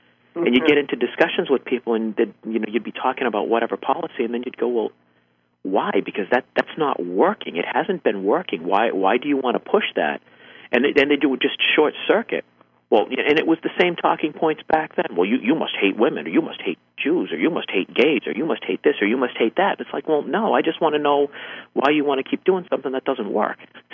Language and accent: English; Massachusetts, United States; because I grew up in Massachusetts, the People's Republic of Massachusetts.